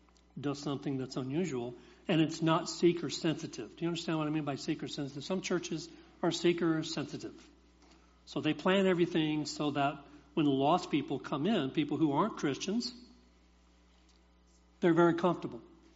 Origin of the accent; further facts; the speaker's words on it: Alabama, United States; I'm from Alabama.